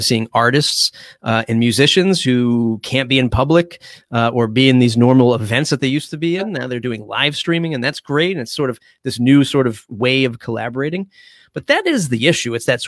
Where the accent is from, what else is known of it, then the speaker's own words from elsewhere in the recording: Dartmouth, Massachusetts, United States; growing up in Dartmouth, my God, people would say you don't go to New Bedford. Certainly don't go to Fall River.